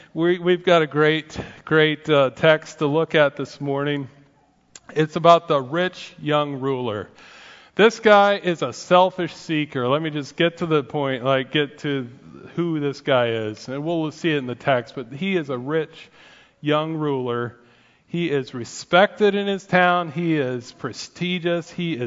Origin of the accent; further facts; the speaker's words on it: Ohio, United States; Okay, so I'm from Ohio, and that was a disappointment for me.